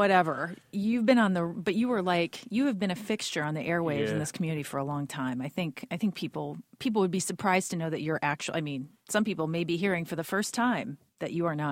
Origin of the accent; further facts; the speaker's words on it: Minnesota, United States; It's like, oh, Minnesota, yay. Love Minnesota. I'm from Minnesota.